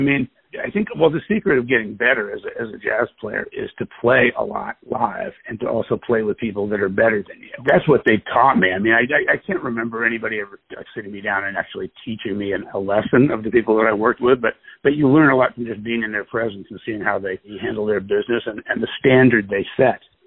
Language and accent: English; San Francisco, California, United States; So I left and came back to San Francisco, which is my hometown, and my mom was getting old, too, so it was a good thing that I came back.